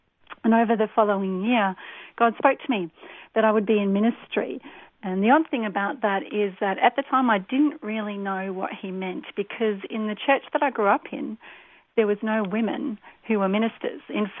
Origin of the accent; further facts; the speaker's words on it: Melbourne, Victoria, Australia; Beautiful Melbourne.